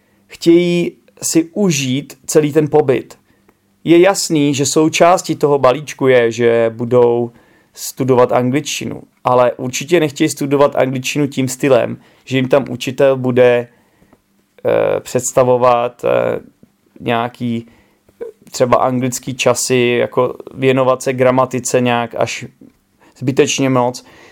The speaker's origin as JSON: {"language": "Czech", "region": "Bohemia", "country": "Czechia", "said": "Že i když jsem z Čech, jo, takže jako nejsem rodilý mluvčí"}